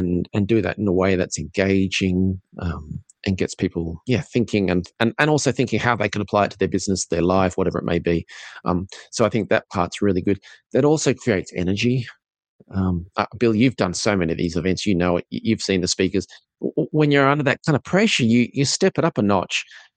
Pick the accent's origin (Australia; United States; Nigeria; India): Australia; now in Ireland; I'm an Aussie in Ireland and still working on the tag.